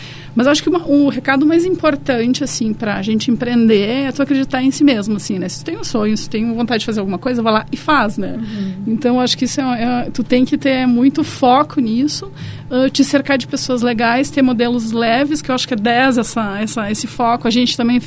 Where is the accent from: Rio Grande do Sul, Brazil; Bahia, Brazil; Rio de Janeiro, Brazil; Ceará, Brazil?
Rio Grande do Sul, Brazil; Bento Gonçalves; now in Porto Alegre, Brazil; eu sou de Bento, vim pra cá, pra Porto Alegre pra estudar, acabei ficando e tal, né?